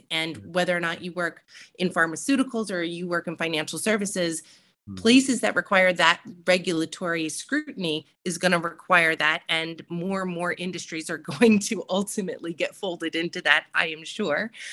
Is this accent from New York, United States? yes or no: yes; New York, United States; now in United Kingdom; I mean, I came from New York, which is, if you make it there, you make it everywhere.